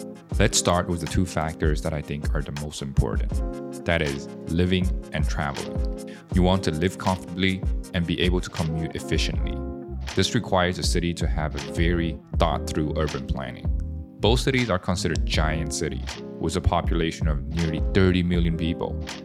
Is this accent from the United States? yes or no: no; Shanghai, China; also born or lived in Beijing; After college, I also worked in Shanghai. So I'm partially from Shanghai and I speak fluent Shanghainese dialect.